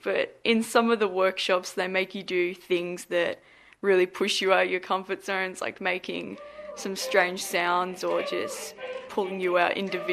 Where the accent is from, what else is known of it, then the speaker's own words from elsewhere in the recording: Menangatang, Victoria, Australia; I'm from Menangatang and I go to Menangatang P12 College. I live on a sheep and a wheat farm.